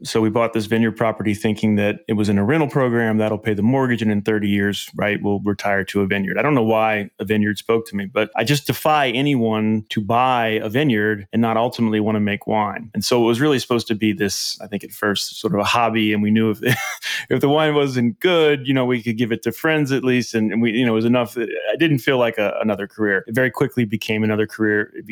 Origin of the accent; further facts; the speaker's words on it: New Orleans, Louisiana, United States; So we're from New Orleans, obviously, originally, or I hope I mentioned that. And New Orleans is a wine town.